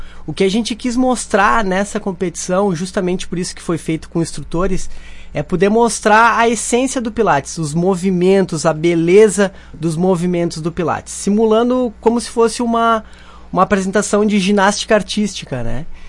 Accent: Caxias do Sul, Rio Grande do Sul, Brazil; Sim, sou de Caxias.

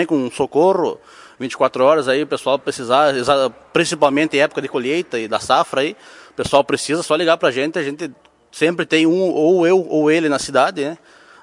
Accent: Boqueirão, Brazil; Eu sou lá do Boqueirão.

